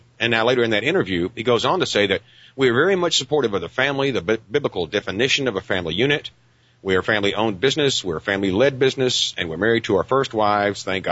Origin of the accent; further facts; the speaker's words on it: Odessa, Texas, United States; In my hometown of Odessa, Texas, there's huge amounts of oil.